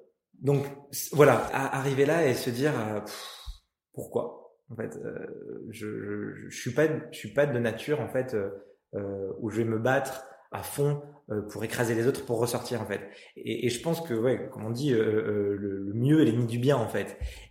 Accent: Auvergne-Rhône-Alpes, France; ça me permettait de retourner chez moi en Auvergne.

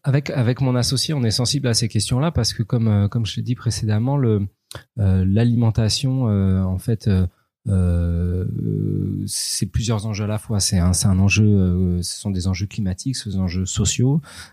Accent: Paris, Île-de-France, France; on est fasciné en tant que Parisien, personne qui aime pas du tout du terroir, nous, absolument pas. On est purement autodidacte, on est né en ville et on aime la ville

